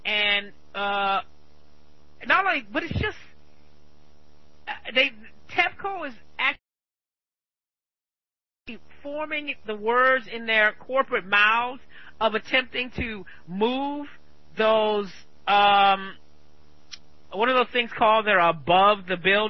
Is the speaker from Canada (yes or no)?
no; California, United States; as I'm a Californian